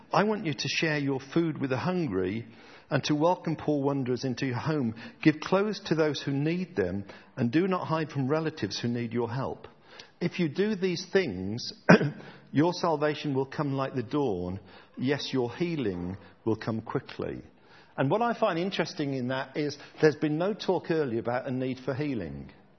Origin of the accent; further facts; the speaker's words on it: Birmingham, West Midlands, United Kingdom; This kind of fasting, or fasting, I'm from Birmingham, so it's fasting.